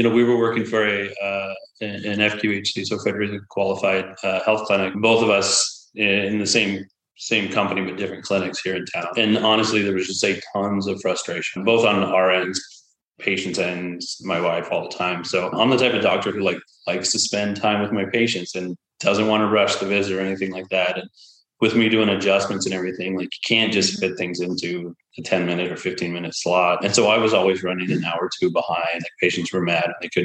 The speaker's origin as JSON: {"language": "English", "region": "West Coast", "country": "United States", "tie": "born or raised there", "said": "And one, I grew up on the West Coast. Humidity was this foreign substance to me."}